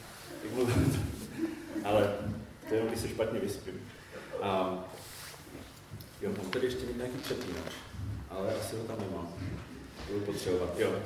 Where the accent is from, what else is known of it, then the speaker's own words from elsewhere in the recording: Olomouc, Olomouc Region, Czechia; jsem teda dancím z Olomouce.